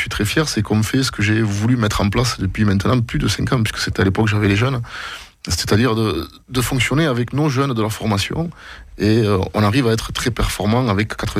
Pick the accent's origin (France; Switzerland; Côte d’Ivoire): France; Occitanie; Mais j'en avais assez de bouger, donc je suis originaire du Gaillacois.